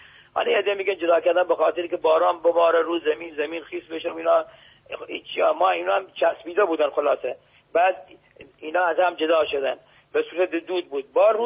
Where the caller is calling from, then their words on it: Genaveh, Bushehr, Iran; از گناوه، شهرستان استان بوشهر.